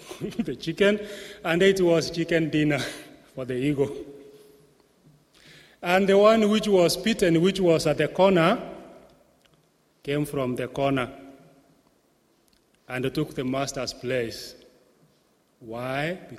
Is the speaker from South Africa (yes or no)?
no; Kenya; And so, I came all the way from Kenya. You know, I've mentioned this before, Kenya in East Africa. We are identified with Swahili.